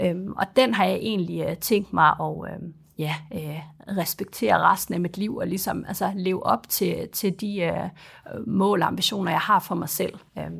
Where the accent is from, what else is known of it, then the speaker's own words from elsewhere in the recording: Aalborg, North Denmark Region, Denmark; af en dansk mor og en libanesisk far. Og faktisk, ja, født og opvokset i Aalborg